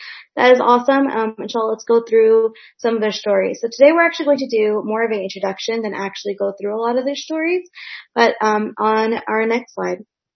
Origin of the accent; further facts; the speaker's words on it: Atlanta, Georgia, United States; I am a teacher from Atlanta, Georgia.